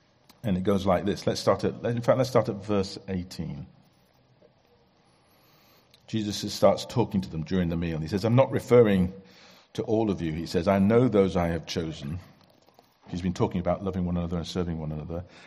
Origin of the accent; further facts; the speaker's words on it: Bangladesh; I grew up in Bangladesh, where I often saw men walking hand in hand down the road.